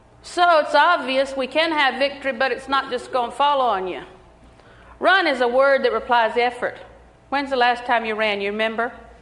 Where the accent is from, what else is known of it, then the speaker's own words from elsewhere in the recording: Auburndale, Florida, United States; Well, I'm from Auburndale, so that's what you get. That's what we say in Auburndale. Auburndale is my home.